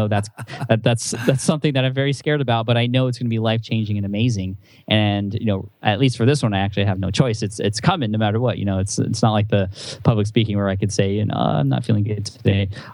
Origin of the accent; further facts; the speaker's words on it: San Diego, California, United States; We just really love the culture and we're from San Diego, so we love the beach and stuff.